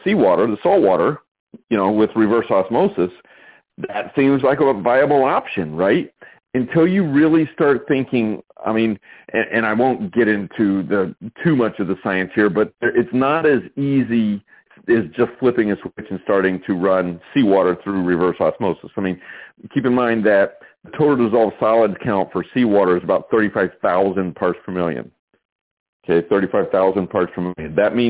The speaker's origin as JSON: {"language": "English", "region": "Michigan", "country": "United States", "said": "I mean, I'm from Michigan. We're surrounded by the largest freshwater resource in the world"}